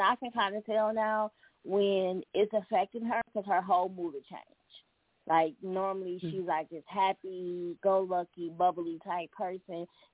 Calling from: Milwaukee, Wisconsin, United States; I'm calling from Milwaukee.

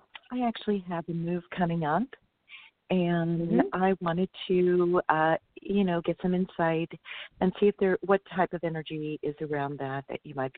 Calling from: California, United States; I'm calling from Santa California.

